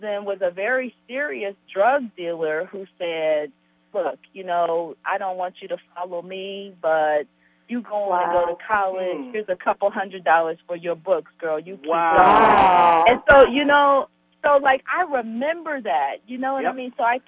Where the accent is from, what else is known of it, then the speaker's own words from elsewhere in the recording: Columbus, Ohio, United States; born there; I was born in Columbus, Ohio